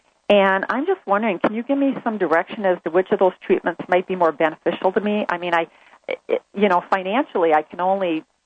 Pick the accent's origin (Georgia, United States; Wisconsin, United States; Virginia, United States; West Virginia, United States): Wisconsin, United States; I'm from Wisconsin.